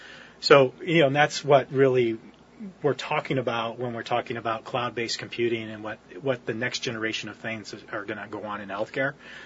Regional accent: Hillsboro, United States; Growing up in Hillsboro, to think that we have, you know, that much brain power in one facility

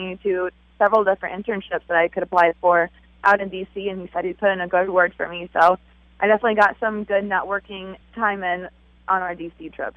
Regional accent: Greenville, Illinois, United States; like you mentioned. I'm from Greenville, Illinois.

